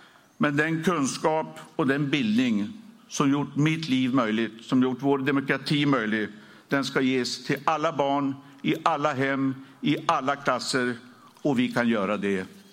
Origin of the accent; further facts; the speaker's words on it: Örnsköldsvik, Västernorrland County, Sweden; Jag växte upp i Ångermanland, i Sunnersta och i Örnsköldsvik.